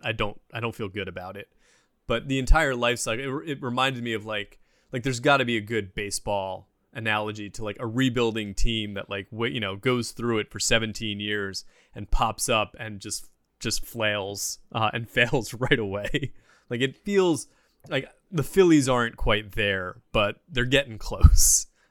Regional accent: New Jersey, United States; Like, you know, growing up in New Jersey, we had cicadas

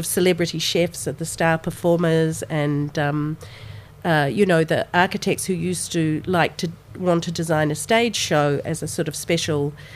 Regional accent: New Zealand; My background is Lebanese, and I know that even growing up in New Zealand as one of the only Lebanese or foreign family in a small town in New Zealand

